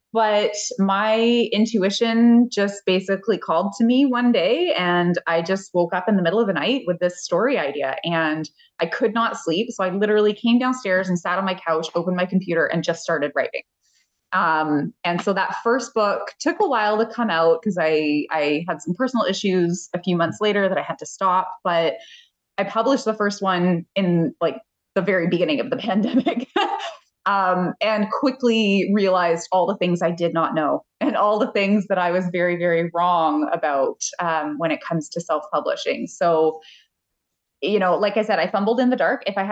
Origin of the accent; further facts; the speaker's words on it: Canada; Yes, they're Canadian. I'm Canadian.